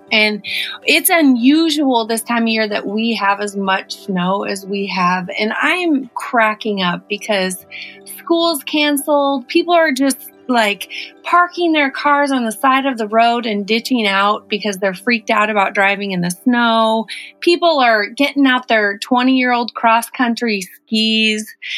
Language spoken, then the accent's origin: English; Washington, United States; I was remembering growing up as a kid, and I grew up in Eastern Washington, and there was a ton of snow every winter